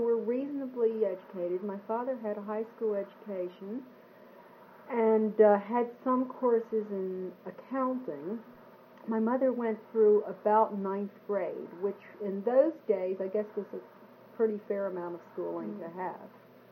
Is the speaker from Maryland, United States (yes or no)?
yes; Baltimore, Maryland, United States; it was very secure to be a Jew growing up in Baltimore.